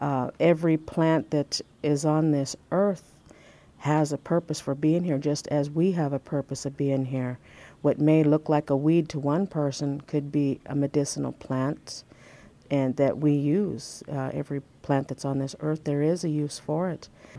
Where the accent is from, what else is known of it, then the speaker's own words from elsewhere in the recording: California, United States; I'm from the Miwok tribe, Northern Sierra Miwok, born and raised in Calaveras County.